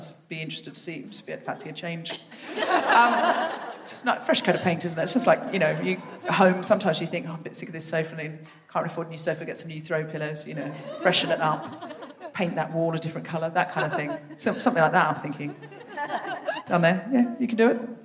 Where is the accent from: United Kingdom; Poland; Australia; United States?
United Kingdom; London; I'm from London